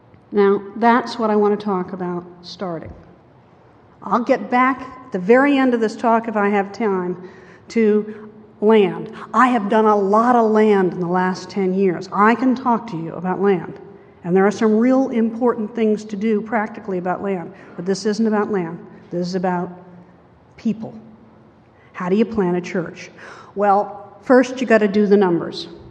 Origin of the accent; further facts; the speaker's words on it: Virginia, United States; I was raised in Virginia. We have churches in Virginia that have been open for business since 1690 and a little before.